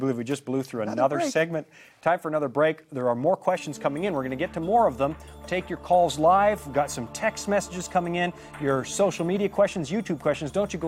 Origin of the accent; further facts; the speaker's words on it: Canada; Oh, I'm Canadian.